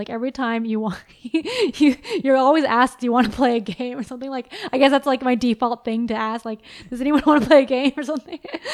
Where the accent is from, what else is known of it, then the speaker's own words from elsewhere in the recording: California, United States; I am 36 years old, similar age, a little bit younger. I grew up mostly in California.